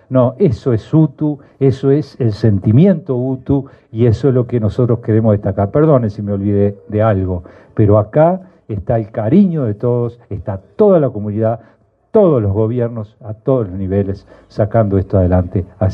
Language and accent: Spanish; Uruguay; como somos los uruguayos